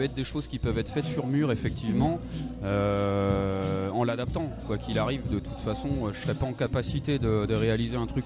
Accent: Tours, Centre-Val de Loire, France; je suis de Tours

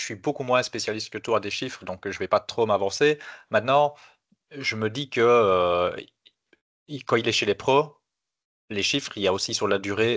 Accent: Belgium; peut-être nous en tant que Belges

